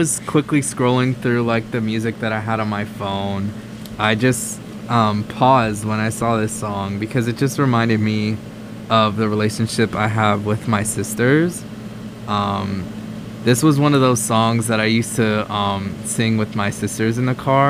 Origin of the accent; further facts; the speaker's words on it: Florida, United States; I was born and raised in South Florida, so that is where home is. I love the sun, I love the beach, and I love playing soccer in Florida.